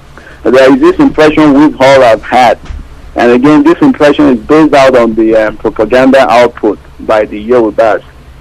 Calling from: Cleveland, Ohio, United States; I'm calling from Cleveland, Ohio, here in the United States, but I'm based in Canada.

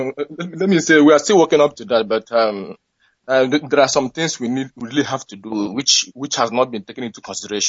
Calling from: Thailand; I'm calling from Thailand.

